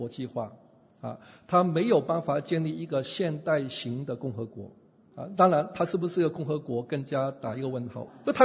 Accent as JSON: {"language": "Chinese", "country": "Hong Kong", "said": "当然我是从香港来有偏见的"}